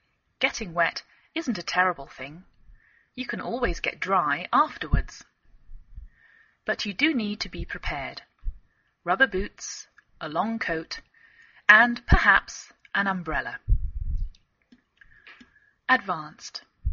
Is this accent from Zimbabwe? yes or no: no; England, United Kingdom; now in United States